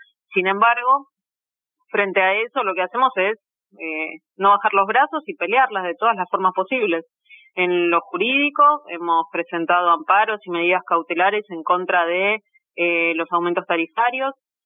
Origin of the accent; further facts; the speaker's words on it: Argentina; tenemos casos de empresas recuperadas que tienen en mi país, en Argentina